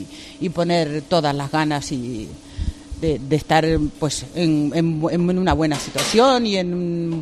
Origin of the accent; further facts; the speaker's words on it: Uruguay; now in Spain; Soy de Uruguay. Sí, o sea, ya estoy nacionalizada española, pero soy de procedencia de Uruguay.